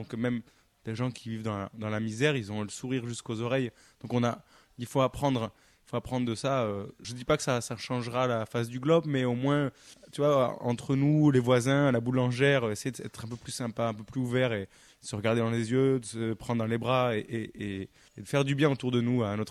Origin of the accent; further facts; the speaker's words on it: Toulouse, Occitanie, France; J'étais assez turbulent quand j'étais jeune à Toulouse.